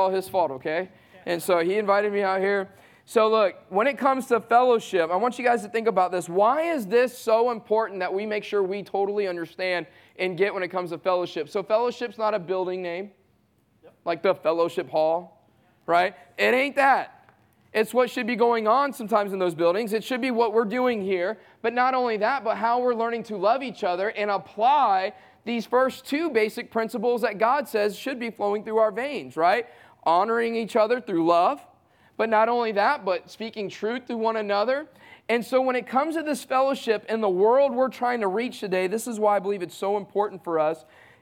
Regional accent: Southeast, United States; I grew up in a broken home. I was born and raised in the Southeast.

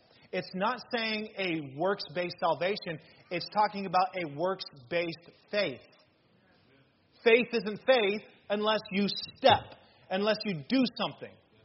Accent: Las Vegas, Nevada, United States; And every time I said, hey, we're from Las Vegas, they said, why did you move here?

